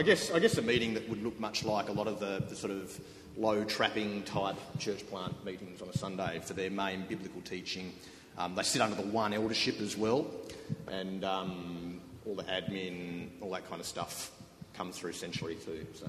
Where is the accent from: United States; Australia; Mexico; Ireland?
Australia; Kingston, Tasmania; I'm from Tasmania. If you know Tasmania, we're near Hobart, about 15 minutes south, in a place called Kingston.